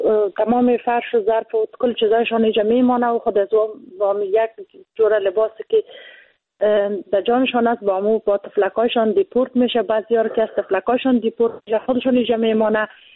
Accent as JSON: {"language": "Persian", "country": "Afghanistan", "said": "چون ما افغان هستیم"}